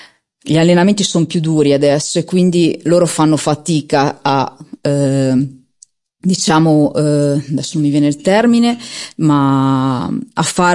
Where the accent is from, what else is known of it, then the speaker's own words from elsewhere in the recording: Fezzano, Liguria, Italy; io poi sono nata e cresciuta a Fezzano, quindi il palio l'ho sempre vissuto anche da bimbetta